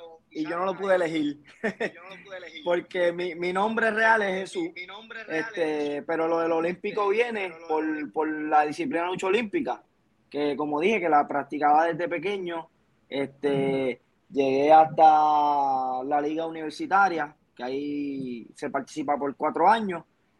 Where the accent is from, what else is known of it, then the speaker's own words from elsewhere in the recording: Carolina, Puerto Rico; Yo, mi primera lucha fue en Jayuya. Y yo soy de Carolina.